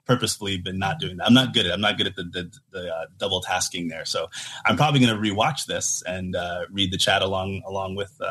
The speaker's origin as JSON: {"language": "English", "region": "New Jersey", "country": "United States", "said": "No, I'm from New Jersey originally. I'm a Giants fan through and through."}